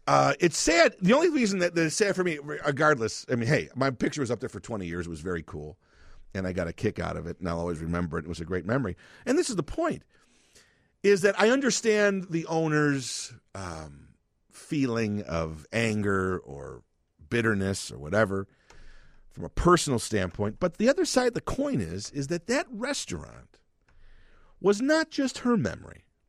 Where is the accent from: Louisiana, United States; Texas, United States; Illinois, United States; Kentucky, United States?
Illinois, United States; Chicago; I've been born and raised in Chicago. I love Chicago. I've lived here my whole life. I am a Chicago Northwest Sider and proud of it.